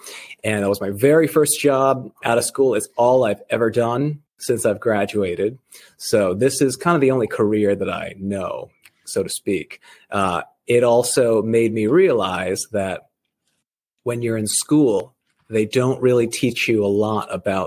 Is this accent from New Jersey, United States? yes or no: no; Rhode Island, United States; No, I was actually a East Coast person. So I grew up in Rhode Island, which is where Family Guy is from